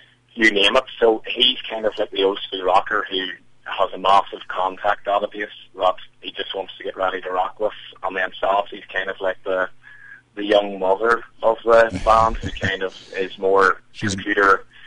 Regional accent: Northern Ireland, United Kingdom; Yeah, well, we're all from the County Armagh area, yeah.

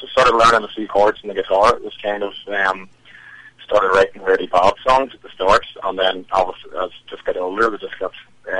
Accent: Northern Ireland, United Kingdom; Yeah, well, we're all from the County Armagh area, yeah.

